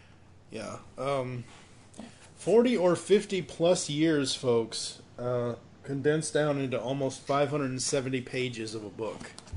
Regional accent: Boston, Massachusetts, United States; growing up in Boston, it was 105.7 WVBF with Lauren and Wally in the morning

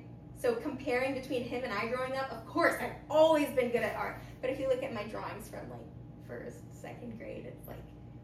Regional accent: Las Vegas, Nevada, United States; now in New York, United States; It was cold outside. I'm from Las Vegas, so like the cold weather is not for me. And now being here in New York

